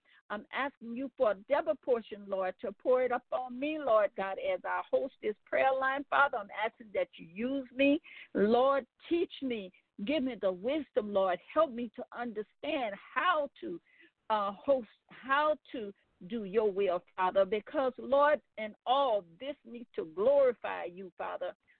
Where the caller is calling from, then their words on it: Gonzales, Louisiana, United States; I am calling from Gonzales, Louisiana.